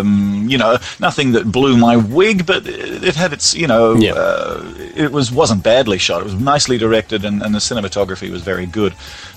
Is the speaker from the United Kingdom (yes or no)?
no; Australia; I'm an Australian, you know what I mean?